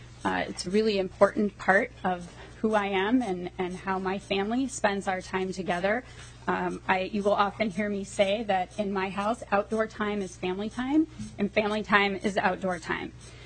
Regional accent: St. Paul, Minnesota, United States; I grew up in St. Paul. I'm a proud graduate of St. Paul Central High School.

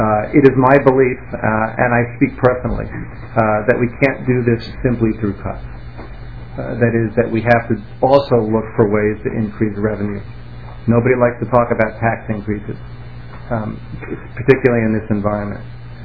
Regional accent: East Coast, United States; moved away as an adult; now in Minnesota, United States; You know, I've lived in Minnesota now for almost 6 years. I'm originally from the East Coast.

